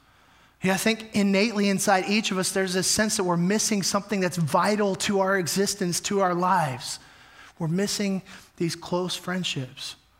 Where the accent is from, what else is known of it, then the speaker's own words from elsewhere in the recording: Texas, United States; I'm from Texas, all my family lives there.